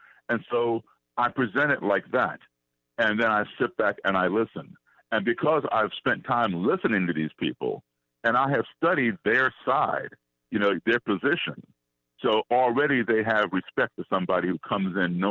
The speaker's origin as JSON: {"language": "English", "town": "Chicago", "region": "Illinois", "country": "United States", "said": "I'm from Chicago originally, so I get to come to my home state."}